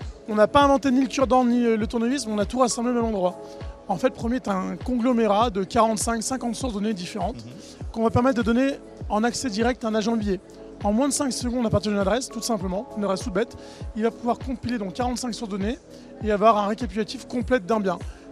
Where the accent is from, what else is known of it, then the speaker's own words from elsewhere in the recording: Lyon, Auvergne-Rhône-Alpes, France; Moi, je viens de Lyon.